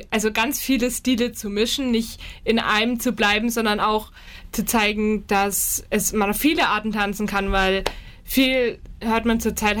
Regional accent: Hof, Bavaria, Germany; Nee, ich bin aus Hof, aber die Luisenburg kennt man ja in der Region überall.

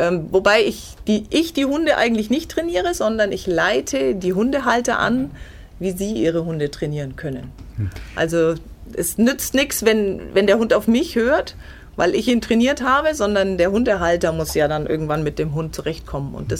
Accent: Bayreuth, Bavaria, Germany; born there; now in Oberwarmensteinach, Germany; Nach Oberwarmensteinach bin ich gekommen, also als gebürtige Bayreutherin habe ich einen kurzen Abstecher in den Landkreis Ansbach gemacht, wo mein Mann herkommt.

